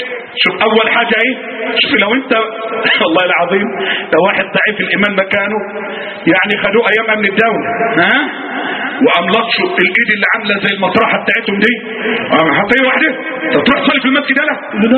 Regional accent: Egypt; اللهم احفظ بلدنا مصر.

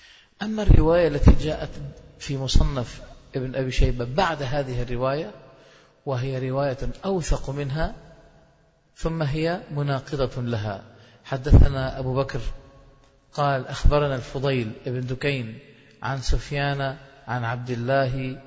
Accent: Damascus, Damascus Governorate, Syria; وأنا دمشقي أقول

